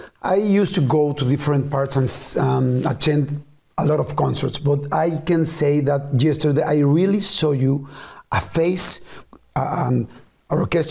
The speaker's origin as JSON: {"language": "English", "country": "Argentina", "second_language": "English", "said": "I was telling you that I come from Argentina, so there was a long, long, long way."}